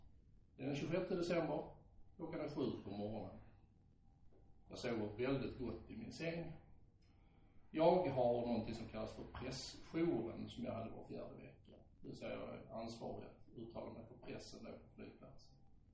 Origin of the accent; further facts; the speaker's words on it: Skåne, Sweden; jag brukar alltid börja med att jag är skåning.